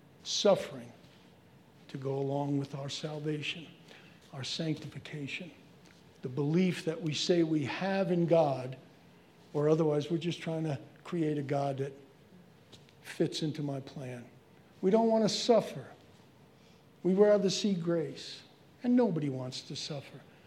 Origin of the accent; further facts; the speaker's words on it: Ireland; I'm Irish. I've said that, right? For years I've said it.